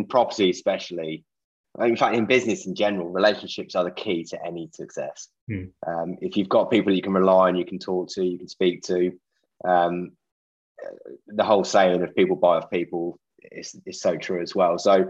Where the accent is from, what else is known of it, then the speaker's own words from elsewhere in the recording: England, United Kingdom; I think the UK actually, as English people or UK citizens, we really struggle with asking for advice.